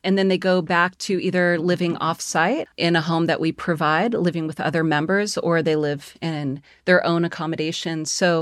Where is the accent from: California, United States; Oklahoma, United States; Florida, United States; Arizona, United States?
Arizona, United States; Phoenix; I'm from Phoenix, Arizona, but I've been living all over the world.